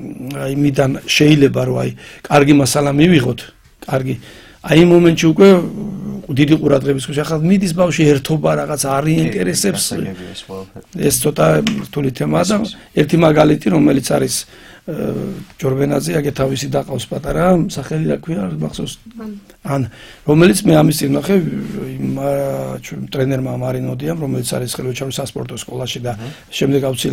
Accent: Didachara, Adjara, Georgia; მე გავიზარდე რაიონში სოფელ დიდაჭარაში

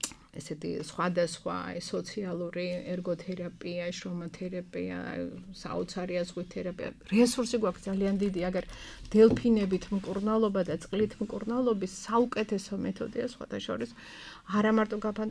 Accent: Batumi, Adjara, Georgia; აი თქვენ ალბათ ყველანი ბათუმელები ვართ

